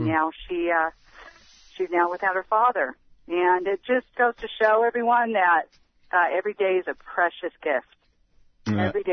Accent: Glendale, California, United States; He was actually raised in my hometown nearest to La Crescenta in Glendale.

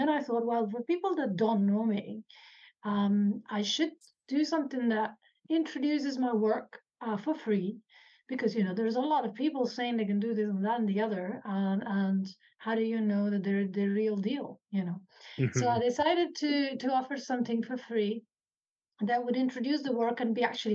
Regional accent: Italy; also born or lived in United Kingdom / Ireland; now in New Zealand; I'm originally from Italy. Lived in the UK as well and Ireland. So I've been country hopping, if you like.

